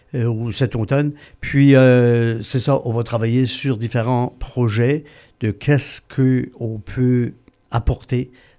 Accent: Canada; en tant qu'Acadien

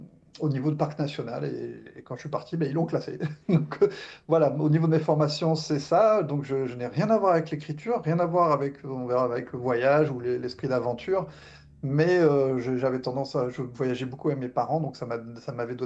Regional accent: Southern France, France; d'où est-ce que je viens de la France métropolitaine, dans le sud de la France. Mon parcours, j'ai toujours été quelqu'un vivant dans des petits villages.

